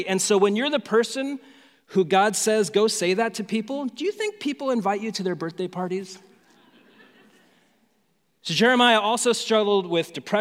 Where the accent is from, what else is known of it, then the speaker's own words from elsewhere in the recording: Phoenix, Arizona, United States; So I was born and raised in Phoenix, lived most of my life here, and I love this city.